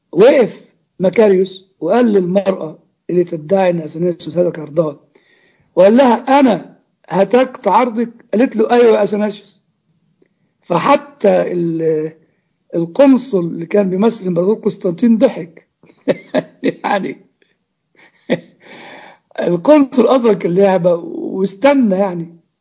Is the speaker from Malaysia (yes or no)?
no; Upper Egypt, Egypt